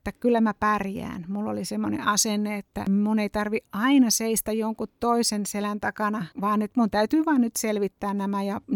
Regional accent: Tampere, Pirkanmaa, Finland; ja tulen Tampereelta ja viihdyn täällä mökillä ja maaseudulla ja omassa metsässä.

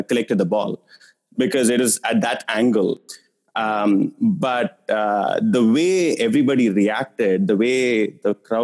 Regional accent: Chennai, Tamil Nadu, India; I'm from Chennai originally. So in the early 2000s, Madras had a ton of matches that kept getting rained off

